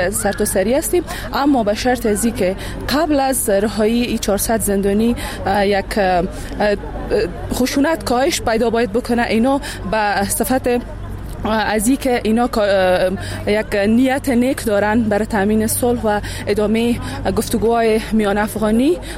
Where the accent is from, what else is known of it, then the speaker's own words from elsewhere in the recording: Baghlan, Afghanistan; از بغلان آمدیم.